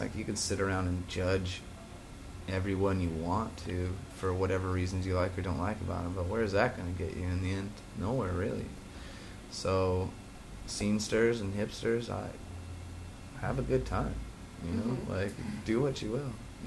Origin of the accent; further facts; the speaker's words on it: California, United States; I mean, I'm from California, so I speak in 90% slang.